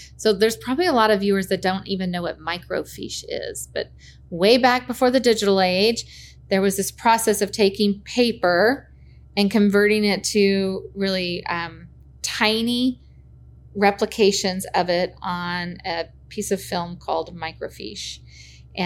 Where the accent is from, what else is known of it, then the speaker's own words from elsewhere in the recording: Little Rock, Arkansas, United States; because I grew up in Little Rock. My family moved here when I was in third grade for my dad to become the first fellowship-trained pediatric cardiologist in the state. So I went to high school here.